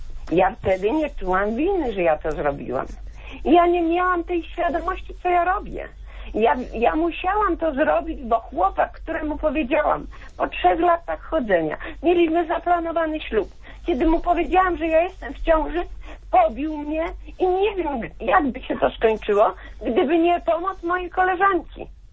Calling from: Subcarpathian Voivodeship, Poland; z Podkarpacia.

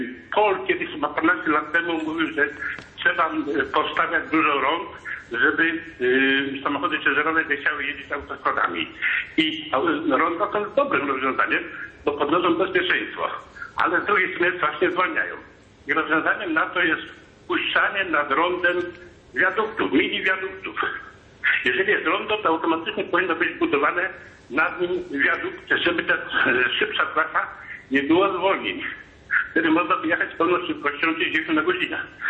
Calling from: Greater Poland Voivodeship, Poland; Jestem z Wielkopolski.

